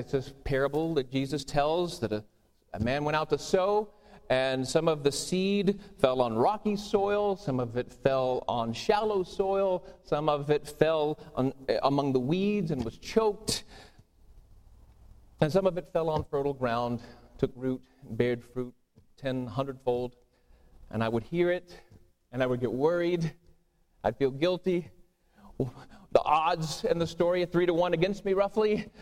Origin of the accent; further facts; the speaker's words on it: Georgia, United States; As I said, I grew up down south in Georgia, and part of the fabric of that community is church and religion.